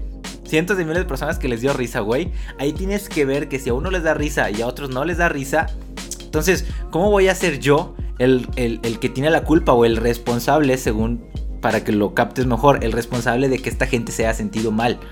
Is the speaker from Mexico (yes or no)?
yes; Mexico; yo sí los puedo decir porque soy mexicano